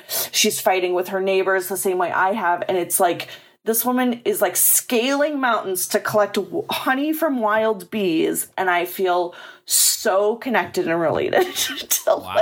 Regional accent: Chicago, Illinois, United States; I grew up in Chicago. That was like traveling back home.

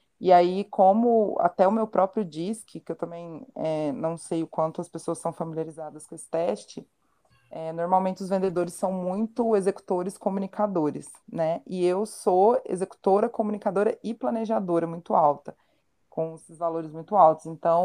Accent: Minas Gerais, Brazil; vim fazer um curso de vendas em São Paulo, eu sou de Minas, né?

